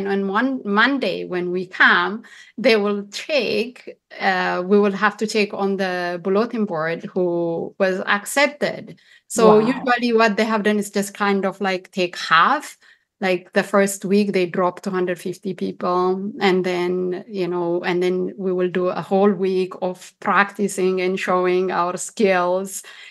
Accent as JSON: {"language": "English", "region": "Addis Ababa", "country": "Ethiopia", "tie": "born or raised there", "said": "I grew up in Addis Ababa"}